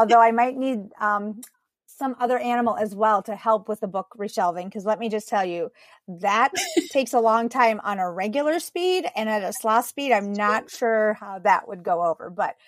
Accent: Minnesota, United States; Growing up in Minnesota, on a farm, like country music is what I've grown up with.

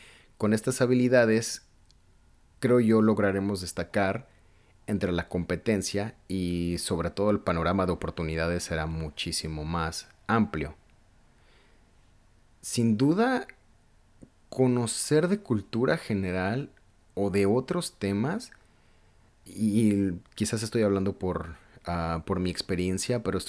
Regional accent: Mexico; yo estoy hablando de por mí en este momento como mexicano, creo que es importante conocer de dónde venimos y todos los aspectos del país que nos vio nacer

